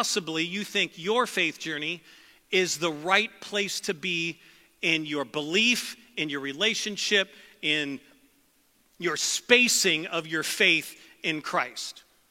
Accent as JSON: {"language": "English", "town": "St. Louis", "region": "Missouri", "country": "United States", "tie": "born or raised there", "said": "I grew up in St. Louis, which is 55% African American, except where I lived, it was about 99.9% white."}